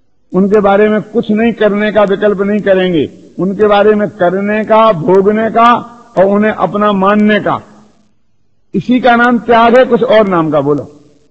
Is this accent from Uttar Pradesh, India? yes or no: no; Rajasthan, India; मैं राजस्थानी हूं या तो मैं कहता हूं, मैं हिंदुस्तानी हूं ये भी मैं कहता हूं